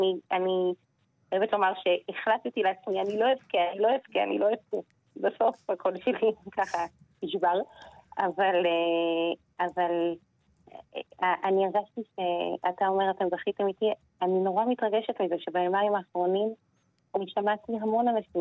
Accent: Jerusalem, Jerusalem District, Israel; אני ירושלמית, אני אמא לחמישה, אני משפטנית בהשכלתי.

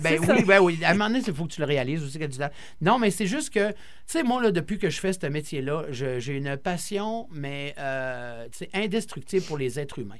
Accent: Chandler, Quebec, Canada; Moi, je venais de Chandler, en Gaspésie.

